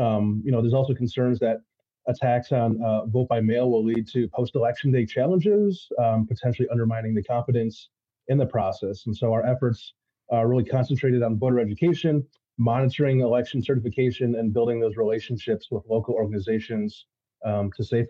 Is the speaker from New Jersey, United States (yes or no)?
no; Waukesha, Wisconsin, United States; I'm also from Waukesha.